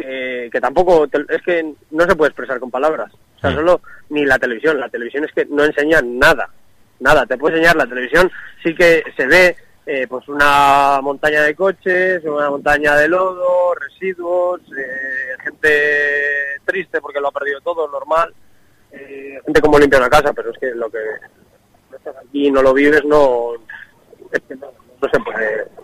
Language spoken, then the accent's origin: Spanish; Cantabria, Spain; Y luego pues te preguntan que de dónde vienes y claro, le dices que vienes de Cantabria y se echan a llorar y te abrazan, y es increíble.